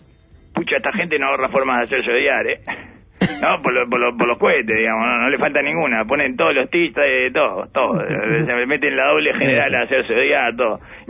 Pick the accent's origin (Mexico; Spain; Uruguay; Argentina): Uruguay; como uruguayo